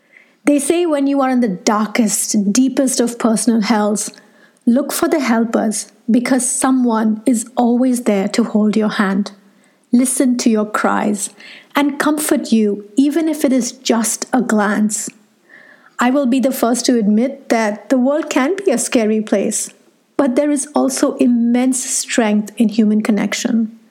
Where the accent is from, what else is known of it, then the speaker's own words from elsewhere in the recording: Chennai, Tamil Nadu, India; although I'm from Chennai, my command of Tamil, which is the local language, isn't that great